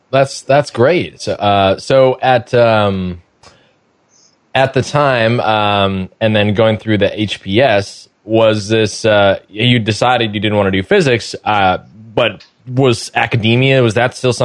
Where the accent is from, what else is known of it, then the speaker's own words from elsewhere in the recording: Arizona, United States; I'm from Arizona, you're from Florida, probably more familiar with hurricanes.